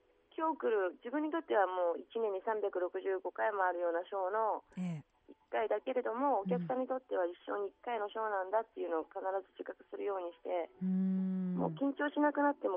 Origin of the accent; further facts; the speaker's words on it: Tokyo, Japan; 東京なんですけど。